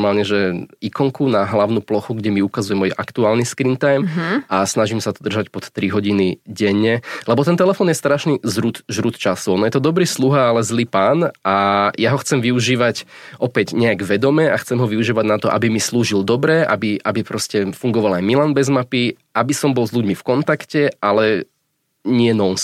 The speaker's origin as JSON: {"language": "Slovak", "region": "Bratislava Region", "country": "Slovakia", "tie": "born or raised there", "said": "ja som sa narodil v Bratislave, ale potom sme sa presťahovali na dedinu kúsok od Bratislavy a každé ráno ma vozili do školy."}